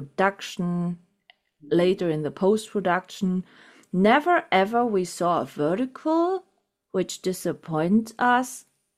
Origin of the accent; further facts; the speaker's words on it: Germany; English is a second language; 2 hours from my hometown here, there is a production company.